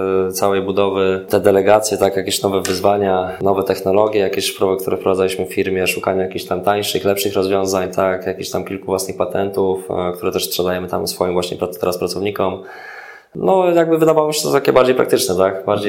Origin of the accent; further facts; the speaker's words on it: Łódź, Łódź Voivodeship, Poland; większość projektów jest w rodzinnej Łodzi.